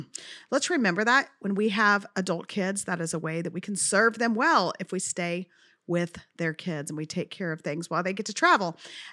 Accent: El Paso, Texas, United States; Can I express to you that I grew up in El Paso, Texas? It does not snow.

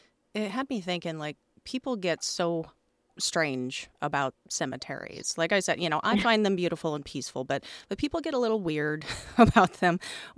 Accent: New Orleans, Louisiana, United States; because I am from New Orleans.

